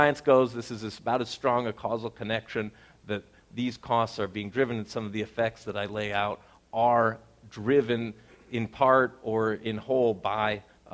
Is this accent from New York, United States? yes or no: yes; New York, United States; My home state of New York, for example, is 100% funded if you use the 8% government discount rate.